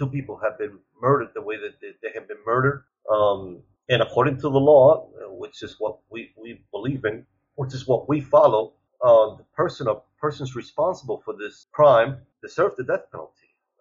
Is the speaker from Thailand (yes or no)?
no; United States; Although I was European, I grew up as just another American, taxpaying American that believed in the American dream